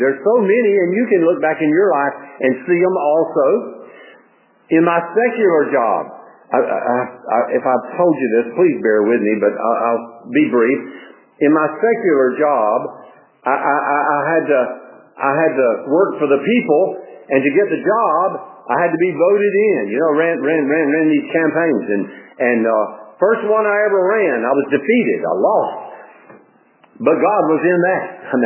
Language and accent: English; Georgia, United States; so naturally I was from Ware and pretty well received there